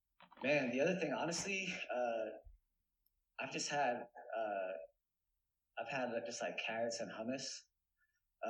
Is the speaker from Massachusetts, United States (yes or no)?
yes; Worcester, Massachusetts, United States; I grew up in Great Brook Valley, which is a small housing project in Worcester. And it was, you know, when I was growing up, it was pretty rough.